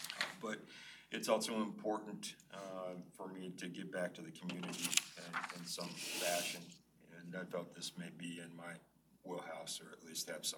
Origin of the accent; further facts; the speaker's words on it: Coos Bay, Oregon, United States; now in Newport, United States; I'm originally from the Coos Bay area, but Newport has been a wonderful community for us.